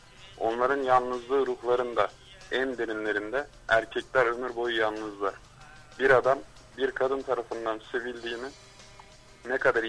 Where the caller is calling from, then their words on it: Ankara, Turkey; ben Ankara'dan. Nasılsınız?